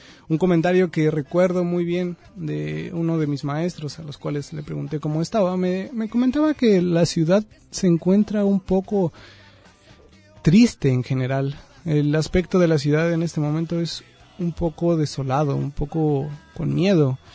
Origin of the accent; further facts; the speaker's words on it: Mexico City, Mexico; yo vengo de la Ciudad de México.